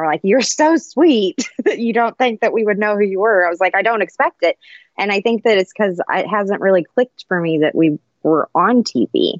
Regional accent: Godfrey, Illinois, United States; I'm from Godfrey. Like, I'm a hygienist and a mom.

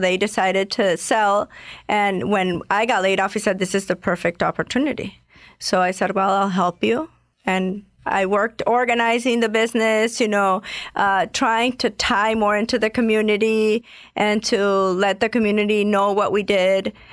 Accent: Venezuela; moved away as an adult; also born or lived in Milwaukee, United States; now in Atlanta, United States; Well, I came from Venezuela in 1999. I came to do my master's in architecture in the University of Wisconsin in Milwaukee, and I met my husband.

